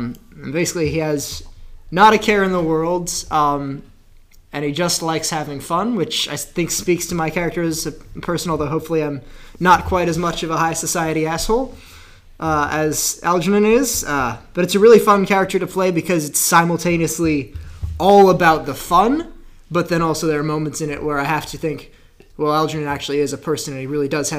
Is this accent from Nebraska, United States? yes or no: no; Minnesota, United States; Yeah, so I grew up in Minnesota, and I'm small, so I can't play hockey.